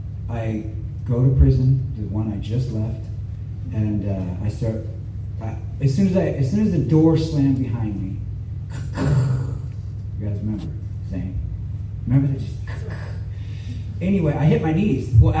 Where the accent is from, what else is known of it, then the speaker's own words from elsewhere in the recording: Tacoma, Washington, United States; This is my hometown. I'm downtown Tacoma